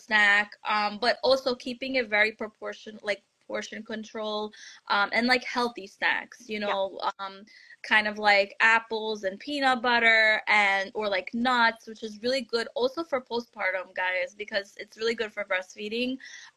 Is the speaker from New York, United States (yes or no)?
yes; New York, United States; And I'm from New York, so it's like a melting pot of different ethnicities and religions and cultures.